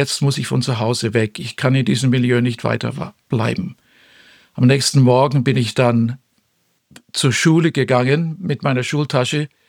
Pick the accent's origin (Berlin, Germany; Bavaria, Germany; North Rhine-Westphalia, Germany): Bavaria, Germany; Nuremberg; Aber ich bin also in Nürnberg aufgewachsen. Und unsere Familie, typische Mittelklasse.